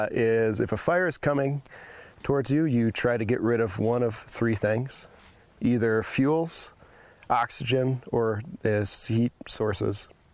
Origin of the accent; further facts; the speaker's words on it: Michigan, United States; I grew up in Michigan, where there's not as many fires as they have out west.